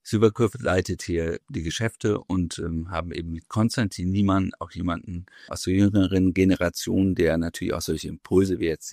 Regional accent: Kiel, Schleswig-Holstein, Germany; ich bin Kieler Nordlicht und auch altes Autohauskind.

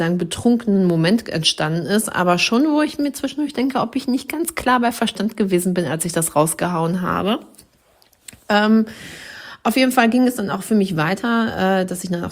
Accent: Dortmund, North Rhine-Westphalia, Germany; born there; Geboren in Dortmund, im Ruhrpott studiert, in Dithmarschen am Lieben, Leben und Arbeiten.

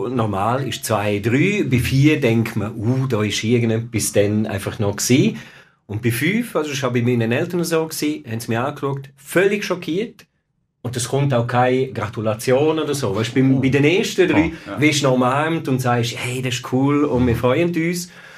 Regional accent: Graubünden, Switzerland; Ich komme aus dem Bündnerland.

